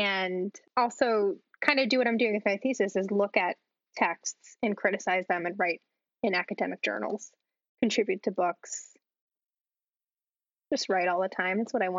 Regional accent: Connecticut, United States; like me and my classmates just like shouting like, oh my gosh, like we're from Connecticut.

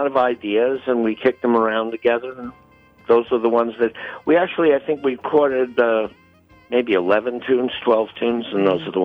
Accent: New York, United States; hey, I'm a musician from New York.

